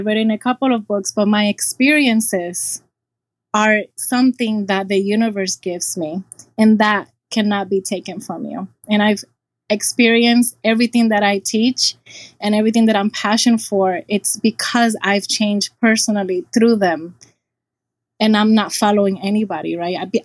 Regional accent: Puerto Rico; in my family, we're from Puerto Rico and my father's family is from Palestine.

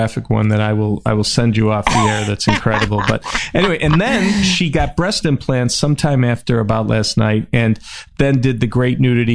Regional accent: Chicago, Illinois, United States; So number two is a movie near and dear to my heart because I'm from Chicago and I love.

